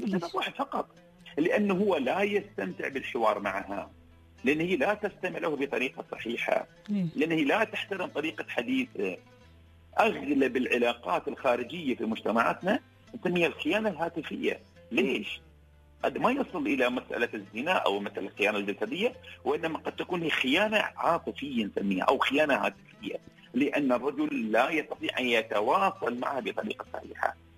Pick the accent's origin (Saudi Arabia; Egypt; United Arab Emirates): United Arab Emirates